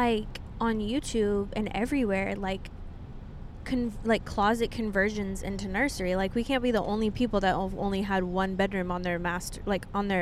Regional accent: Kansas, United States; I'm from Kansas

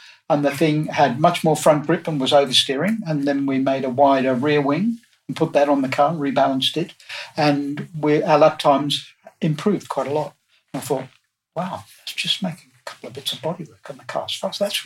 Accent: Australia; But I got involved with a lad who bought a UK car and brought it to Australia, where I grew up in Australia

